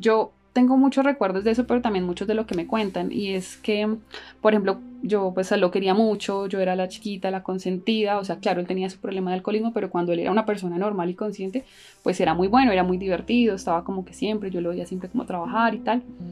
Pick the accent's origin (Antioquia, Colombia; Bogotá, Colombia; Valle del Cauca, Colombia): Bogotá, Colombia; soy de acá de Bogotá.